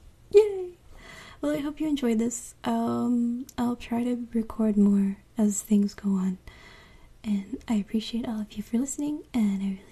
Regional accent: Virginia, United States; I am from the East Coast, preferably Virginia, but not Nova. I'm actually from the border of North Carolina.

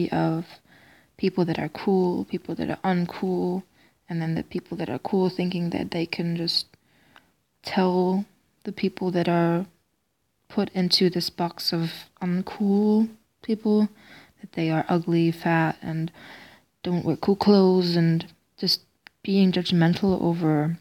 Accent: Germany; and I was from Germany, and we were kind of best friends

